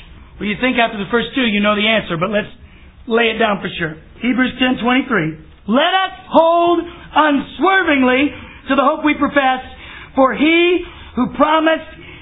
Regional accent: Texas, United States; Now, I grew up in Texas. I know what a spur is.

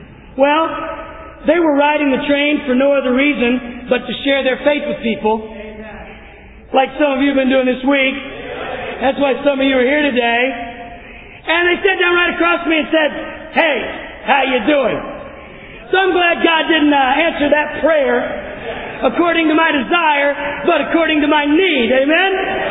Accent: Texas, United States; You know, I grew up in East Texas, in the Bible Belt. I grew up going to church.

